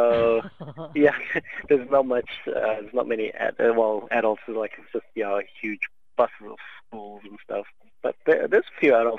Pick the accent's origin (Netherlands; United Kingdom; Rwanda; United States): Netherlands; Amsterdam, North Holland; I'm from Amsterdam